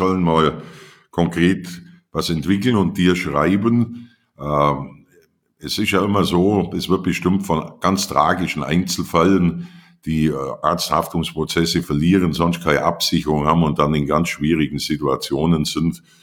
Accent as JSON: {"language": "German", "region": "Bavaria", "country": "Germany", "tie": "born or raised there", "said": "dann kommst du ins Allgäu und das ist meine Heimat."}